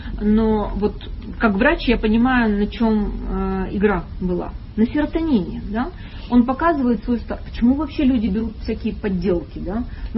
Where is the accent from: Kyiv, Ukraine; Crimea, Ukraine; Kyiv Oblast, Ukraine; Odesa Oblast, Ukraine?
Odesa Oblast, Ukraine; Odesa; я одесситка, да, я врач и давно работаю